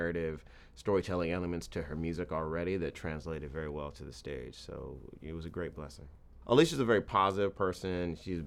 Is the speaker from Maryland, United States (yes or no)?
yes; Maryland, United States; I was a teenager and I grew up in Maryland